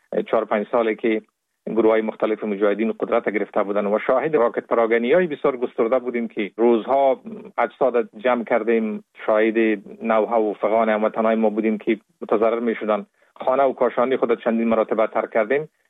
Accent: Kabul, Afghanistan; born there; در سال 1970 متولد شدیم در کابل در یک خانواده روشن فکر

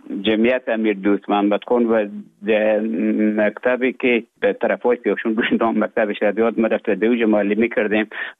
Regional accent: Afghanistan; moved away as an adult; also born or lived in Russia; now in Finland; آمدم به طرف های روسیه و از روسیه آمدم به ایج بفنلان.

